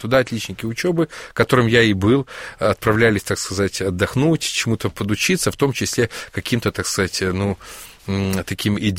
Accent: Ukraine; born there; Я не родился в церковленной семье, но я родился в религиозной семье, потому что я родился на Украине.

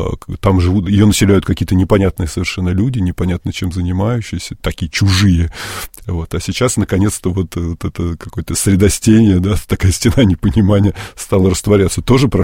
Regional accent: Uglich, Yaroslavl Oblast, Russia; а я родился на Верхней Волге в городе Угличе

